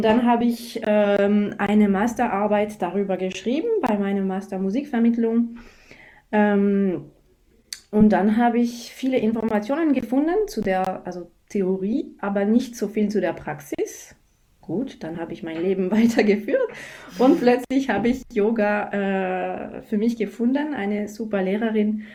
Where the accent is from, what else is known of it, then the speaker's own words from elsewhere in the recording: France; German is a second language; also born or lived in Germany; now in Bregenz, Austria; Ich komme aus Frankreich, das hört man sicher schon. Ich habe in Deutschland studiert und jetzt lebe ich eben in Bregenz.